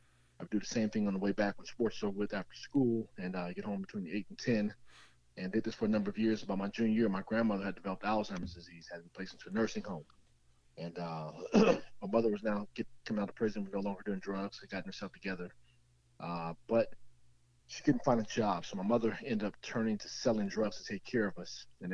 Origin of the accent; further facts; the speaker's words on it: Denver, Colorado, United States; Life for me growing up in Denver, Colorado was pretty tough.